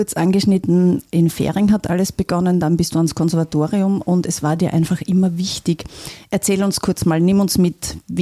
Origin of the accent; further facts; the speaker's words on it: Carinthia, Austria; moved away as an adult; Ich bin gebürtige Kärntnerin. Mich hat es dann nach dem Musikgymnasium nach Wien verschlagen zum Studieren.